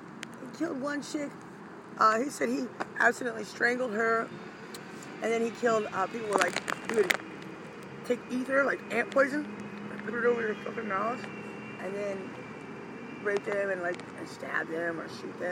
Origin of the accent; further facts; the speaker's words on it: Colorado, United States; because I grew up in Colorado, right?